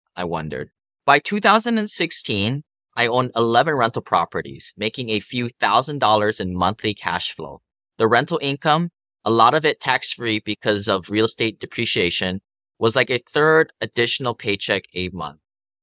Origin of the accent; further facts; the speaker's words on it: Hawaii, United States; I was born and raised in Hawaii by middle-class parents.